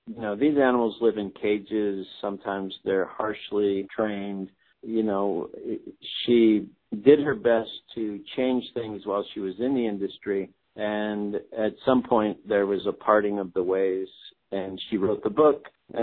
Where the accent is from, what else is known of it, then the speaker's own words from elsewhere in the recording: Ohio, United States; moved away; But so I came out to California from Ohio in 1976 and met Pat at an auto show in Cleveland, Ohio, oddly enough.